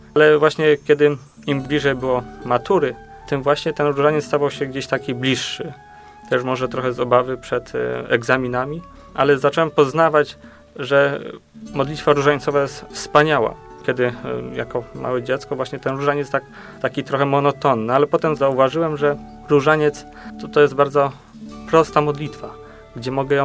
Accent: Syców, Lower Silesian Voivodeship, Poland; pochodzę z parafii Świętych Apostołów Piotra i Pawła w Sycowie.

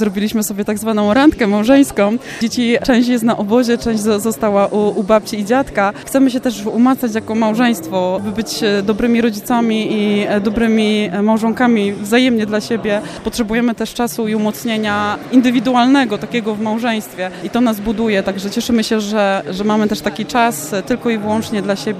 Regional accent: Trzebnica, Lower Silesian Voivodeship, Poland; jesteśmy z Trzebnicy.

